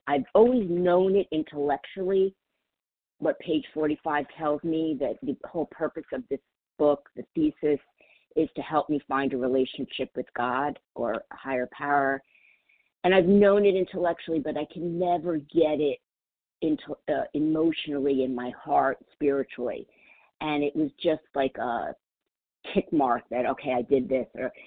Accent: Florida, United States; I'm from Florida.

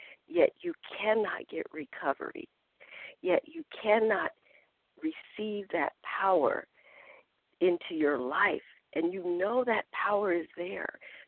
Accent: Minnesota, United States; I am from Minnesota and recovered compulsive overeater by the grace of God.

